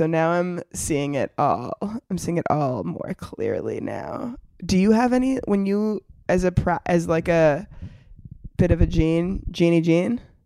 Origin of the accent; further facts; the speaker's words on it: Toronto, Ontario, Canada; I grew up in Toronto, which was very multicultural, but I definitely grew up feeling like embarrassed about my brown side because I didn't read as brown.